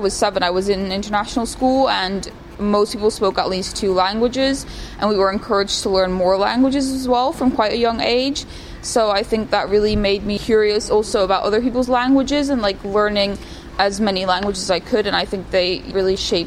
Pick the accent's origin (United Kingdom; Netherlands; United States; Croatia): Netherlands; English is a second language; and then they're like, how are you still Dutch? Like, are you 100% Dutch? I'm like, yes, I am. And my accent in English also gets confused a lot.